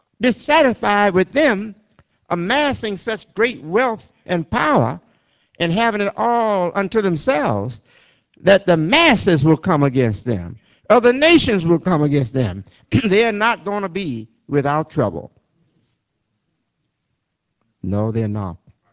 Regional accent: Georgia, United States; now in Chicago, United States; I came from Georgia, and a Georgia woman and a Georgia man.

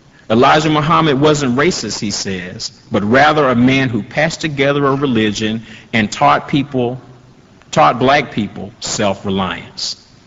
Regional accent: Atlanta, Georgia, United States; a man who has a high school named for him in my hometown of Atlanta

